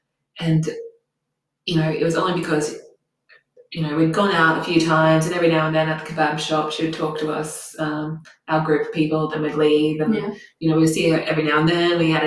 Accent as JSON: {"language": "English", "town": "Cloncurry", "region": "Queensland", "country": "Australia", "said": "I am allowed to hate on Mount Isa because I'm from Cloncurry and we have an unspoken rivalry with Mount Isa."}